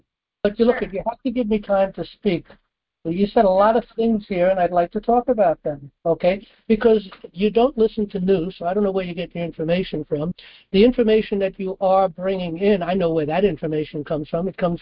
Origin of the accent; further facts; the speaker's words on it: New York City, New York, United States; First of all, I know Trump going way back because I come from New York City.